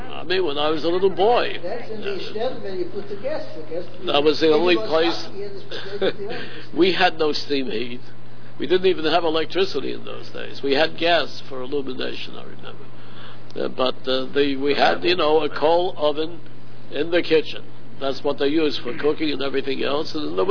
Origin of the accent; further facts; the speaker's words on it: Harlem, New York, United States; born there; No, in Harlem. In Harlem. I was born in Harlem, sure.